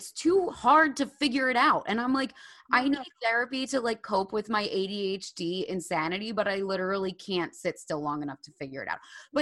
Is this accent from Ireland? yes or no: yes; Ireland; I can't find a good therapist. Okay, I think it's because I'm Irish.